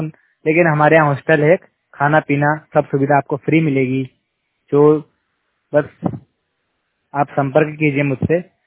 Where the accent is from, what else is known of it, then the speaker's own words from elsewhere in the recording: Shujalpur, Madhya Pradesh, India; और मैं मध्य प्रदेश के सुजालपुर क्षेत्र का रहने वाला हूँ और मैं 100% ब्लाइंड हूँ।